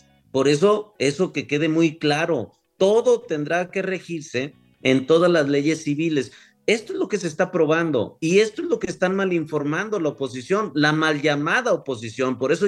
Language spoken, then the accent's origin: Spanish; Zacatecas, Mexico; Pero si yo vengo de Zacatecas, y usted sabe la realidad en Zacatecas.